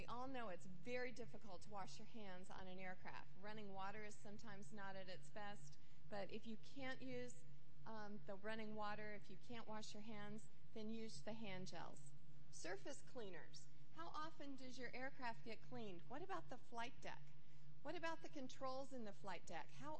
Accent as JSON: {"language": "English", "region": "Arizona", "country": "United States", "said": "because I'm from Arizona, and we have a lot of measles every year"}